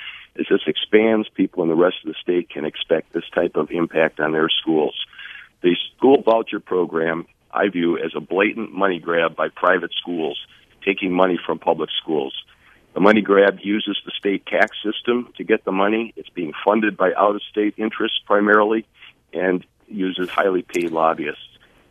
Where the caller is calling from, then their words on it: Racine, Wisconsin, United States; I'm from Racine.